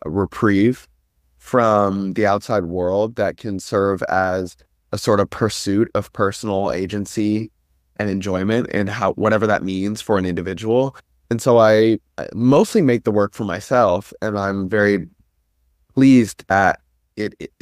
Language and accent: English; Atlanta, Georgia, United States; when I travel the world and tell people I'm from Atlanta, people have a lot of associative images that come to mind that aren't necessarily what my photographs look like.